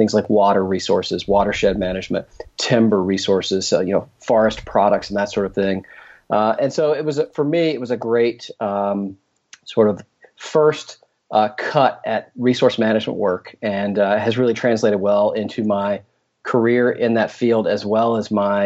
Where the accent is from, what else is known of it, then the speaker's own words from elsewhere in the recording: Southeast, United States; I grew up in the Southeast, and we hauled that thing all over the place.